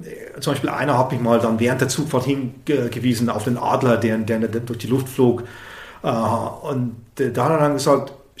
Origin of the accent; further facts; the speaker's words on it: Southern Germany, Germany; ich bin aus Süddeutschland, das heißt, man konnte es irgendwie mehr, also man ist andere Dialekte gewöhnt und ich war öfter in Österreich und in der Schweiz und so